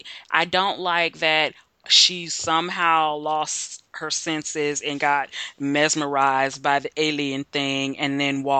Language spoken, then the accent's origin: English; Houston, Texas, United States; I was raised in Houston. We have a huge NASA culture there, and everything is about space.